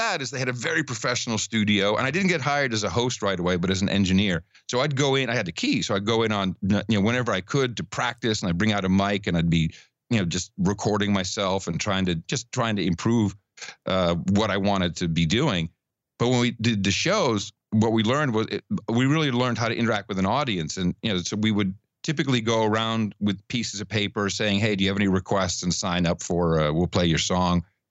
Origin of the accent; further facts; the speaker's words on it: Amsterdam, North Holland, Netherlands; dude, I'm from Amsterdam. This is boring.